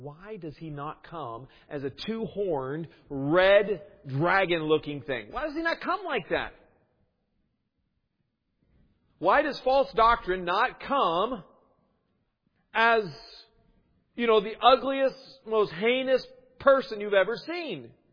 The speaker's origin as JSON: {"language": "English", "country": "United States", "said": "I was originally from the States, I lived in Seattle for a while I was in university"}